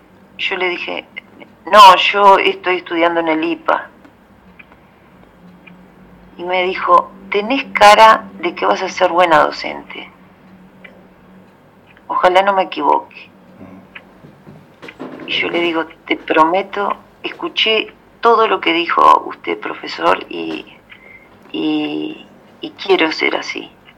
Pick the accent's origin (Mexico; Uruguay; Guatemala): Uruguay; San Ramón, Canelones; yo soy de San Ramón, de Canelones